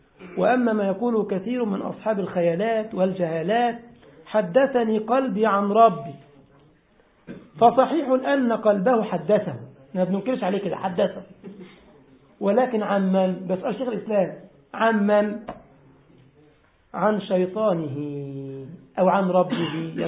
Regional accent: Egypt; وهو عندنا في مصر راح الكعبة امتى؟

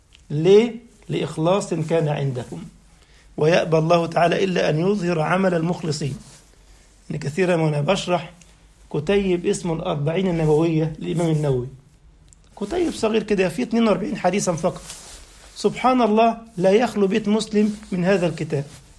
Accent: Egypt; طيب أنا جاي من مصر

